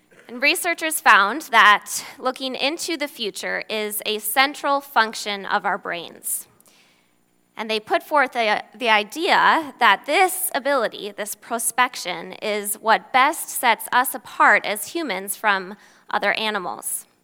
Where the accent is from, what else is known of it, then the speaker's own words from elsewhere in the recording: Naperville, Illinois, United States; And I grew up here in Naperville. I'm a thoroughly suburban girl through and through.